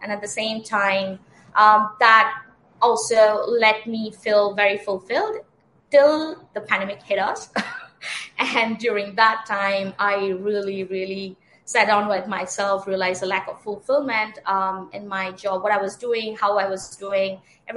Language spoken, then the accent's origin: English; Kolkata, West Bengal, India; I grew up in Kolkata from India, and I have completed my bachelor's in dental school back there.